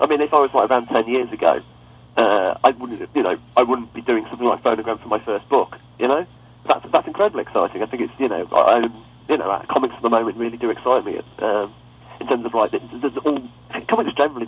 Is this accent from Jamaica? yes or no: no; England, United Kingdom; because, you know, I'm English and swearing.